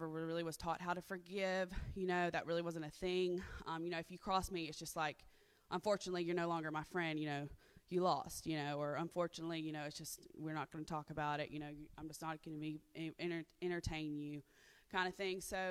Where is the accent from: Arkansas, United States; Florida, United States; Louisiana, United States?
Florida, United States; also born or lived in Dothan, Alabama; I was born in Dothan, but I was raised in Florida.